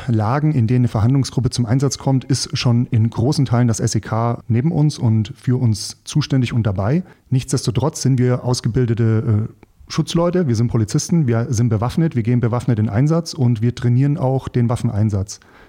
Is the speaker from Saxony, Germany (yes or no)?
no; Bavaria, Germany; now in Kassel, Germany; bin 37, komme gebürtig aus Bayern, der mittelfränkischen Richtung. Mich hat es nach Nordhessen verschlagen